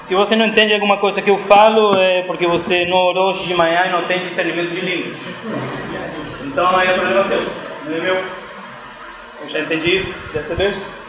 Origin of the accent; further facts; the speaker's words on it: Argentina; Obrigado por me aceitar, mesmo sendo argentino.